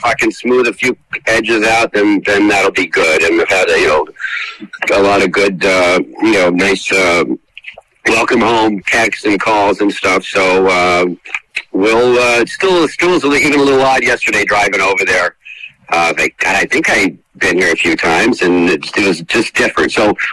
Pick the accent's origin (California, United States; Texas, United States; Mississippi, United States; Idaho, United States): California, United States; I grew up in Southern California, I played a lot of sports and did a lot of things and this and that.